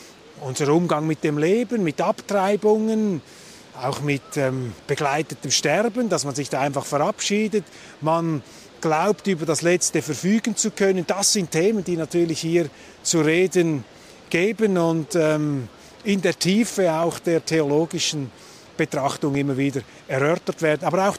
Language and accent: German; Zurich, Switzerland; Als Zürcher Zwinglianer